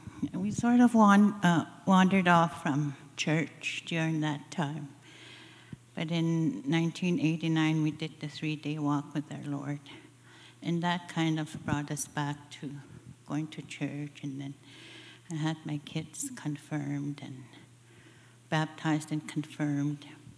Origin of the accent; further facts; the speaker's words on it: Alberta, Canada; I was born and raised on the Blackfoot Reserve near Glacian on the Siksika Nation.